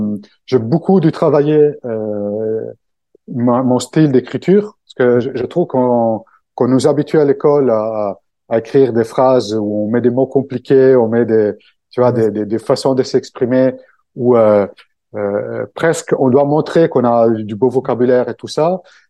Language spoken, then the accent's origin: French; Italy; French is a second language; now in Paris, France; Alors, je suis italien, donc français. Le français, c'est un peu ma deuxième langue. Ça fait quand même 20 ans que j'habite à Paris